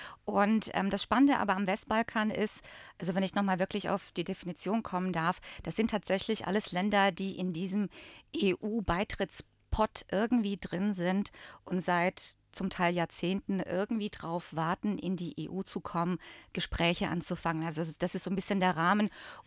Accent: Bosnia & Herzegovina; accent: Bosnian; ich spreche eigentlich viel mehr Bosnisch mit einem bosnischen Akzent. Und wenn ich damit mit dem Akzent durch Zagreb gehe, bin ich sofort als Bosnierin erkennbar.

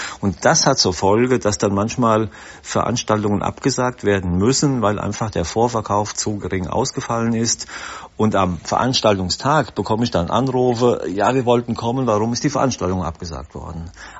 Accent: Hesse, Germany; Die Wetterau ist meine Heimat. Hier bin ich groß geworden.

